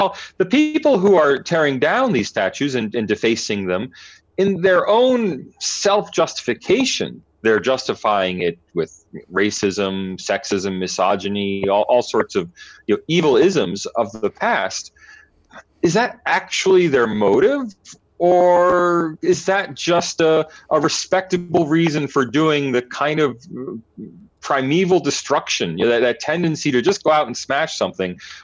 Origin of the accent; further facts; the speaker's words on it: United States; now in Australia; as an American in Australia